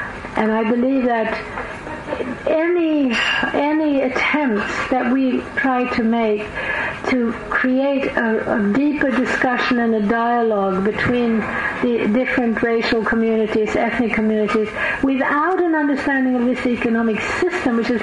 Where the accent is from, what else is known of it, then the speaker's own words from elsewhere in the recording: Sweden; when I was growing up in Sweden